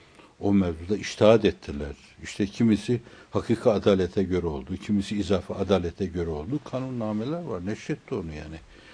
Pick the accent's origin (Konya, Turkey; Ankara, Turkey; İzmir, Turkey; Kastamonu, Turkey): İzmir, Turkey; biz İzmirliyiz bir yönüyle.